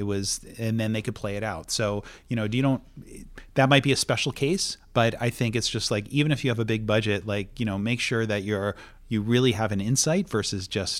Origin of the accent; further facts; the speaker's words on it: United States; I grew up in the States, and I worked in the ad agency world in the States